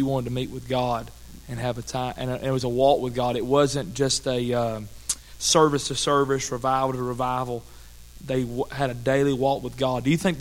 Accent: Cleveland, Tennessee, United States; I grew up in Cleveland, Tennessee, which is not far from where you're

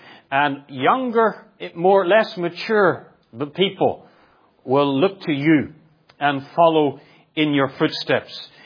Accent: Ireland; There's an old saying that we used to hear growing up in Ireland, and they say this, don't fight with a skunk because you both end up smelly.

